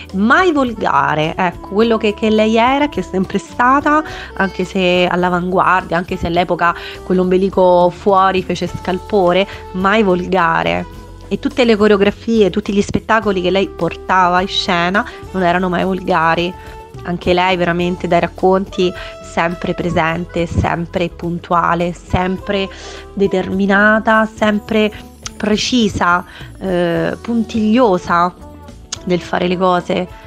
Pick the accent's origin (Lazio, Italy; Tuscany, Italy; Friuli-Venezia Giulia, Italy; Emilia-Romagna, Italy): Lazio, Italy; Rome; io invece sempre attaccata da romana a questa città magica non ce l'ho fatta mai a staccarmi, e probabilmente anche il fatto che la mia famiglia stia a Roma sicuramente ha inciso.